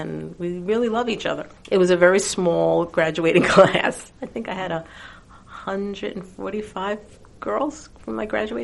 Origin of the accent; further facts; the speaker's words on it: Flatbush, New York, United States; I come from Flatbush, so it was a very mixed area.